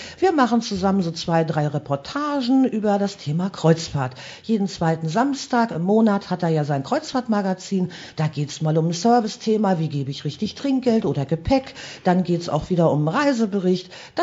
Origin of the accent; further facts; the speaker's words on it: Germany; Und ich genieße die Zeit natürlich hier an der See, wo ich groß geworden bin, immer ganz besonders.